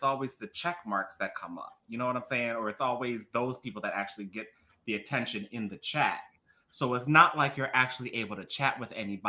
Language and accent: English; Philadelphia, Pennsylvania, United States; So I'm already very biased because I'm from Philly